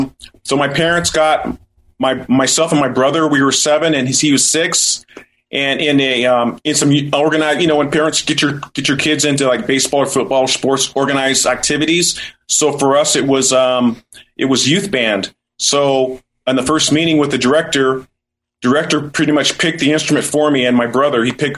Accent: Denver, Colorado, United States; moved away as an adult; now in Las Vegas, United States; the reason I moved to Vegas was I'm originally from Denver, Colorado, born and raised, and then 18 years old, senior year in college.

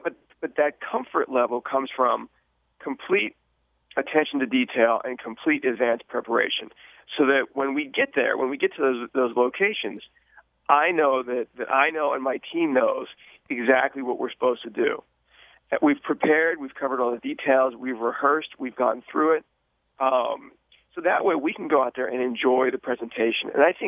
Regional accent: Pittsburgh, Pennsylvania, United States; I was traveling around my hometown of Pittsburgh doing a lot of shows

